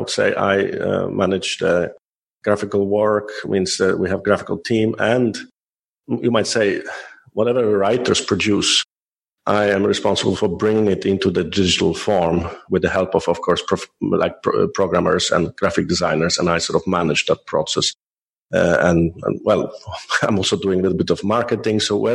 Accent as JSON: {"language": "English", "country": "Poland", "also_born_or_lived": "India", "moved": "yes", "lives_now": "Norway", "said": "But I'm not from Norway. I'm from Poland originally. And I moved to Norway actually because after living in India as a young man"}